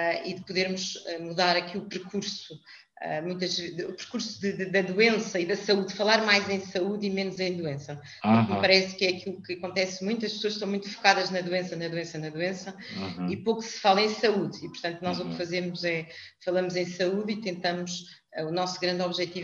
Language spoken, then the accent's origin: Portuguese; Lisbon, Portugal; vendi a farmácia do Alentejo e comprei uma farmácia em Lisboa, porque eu sou de Lisboa e, portanto, vim para Lisboa